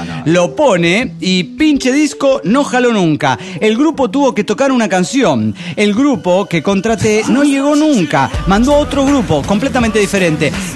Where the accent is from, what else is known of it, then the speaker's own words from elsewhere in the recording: Alejandra, Santa Fe, Argentina; now in Córdoba, Argentina; No soy cordobés. Soy de Santa Fe, soy de Alejandra. Wey. Hace como 6 o 7 años que estoy aquí trabajando.